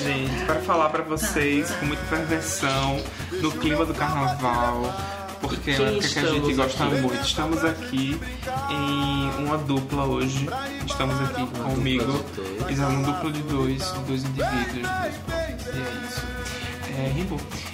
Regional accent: Northeast Region, Brazil; E como a gente é do Nordeste, a gente tem uma relação, acho que um pouco mais quente com o carnaval

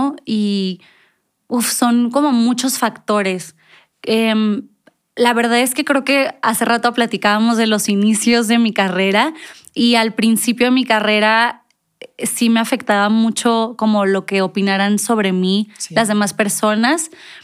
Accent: Ciudad Madero, Tamaulipas, Mexico; also born or lived in Monterrey; Yo crecí en el mar de Tampico. Bueno, de Tampico, de Madero. Me van a regañar los de Madero. En mi marecito de Madero.

